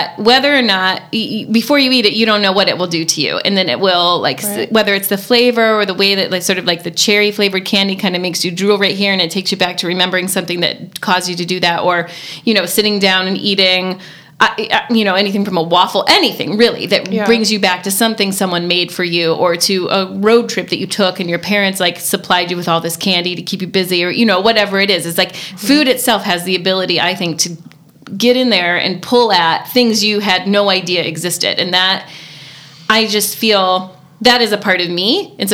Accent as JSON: {"language": "English", "region": "Ohio", "country": "United States", "tie": "born or raised there", "lives_now": "Portland, United States", "said": "I'm from Ohio. I grew up in Ohio and then moved around."}